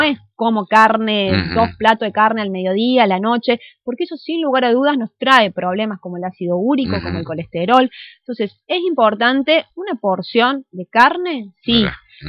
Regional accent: Córdoba, Argentina; no he visto en Córdoba, donde es mi ciudad natal

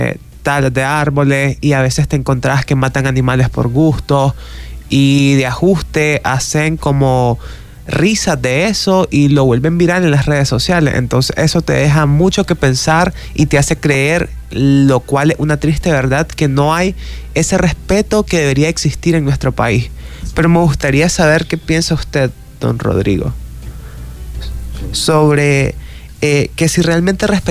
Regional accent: Nicaragua; partiendo desde nuestra realidad como nicaragüenses

